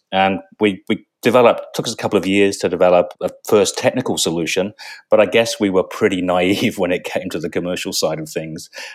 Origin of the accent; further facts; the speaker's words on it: England, United Kingdom; moved away as an adult; now in Australia; my background is I grew up in England and I studied electronic engineering.